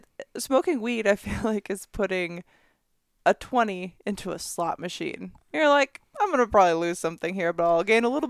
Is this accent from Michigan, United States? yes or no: yes; Michigan, United States; I know horseflies, because growing up in Michigan, there's a lot of horseflies.